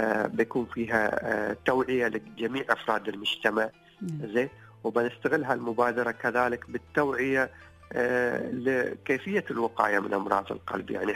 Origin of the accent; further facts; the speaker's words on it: United Arab Emirates; عندنا في الإمارات